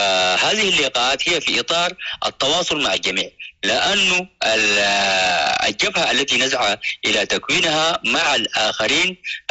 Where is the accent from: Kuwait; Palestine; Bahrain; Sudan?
Sudan; يجب أن كلنا كسودانيين بمختلف المكونات التي ذكرتها بأن نجلس ونناقش